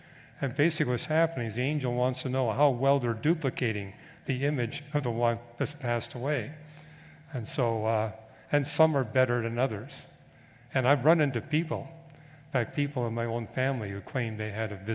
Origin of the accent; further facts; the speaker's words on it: British Columbia, Canada; I was raised in British Columbia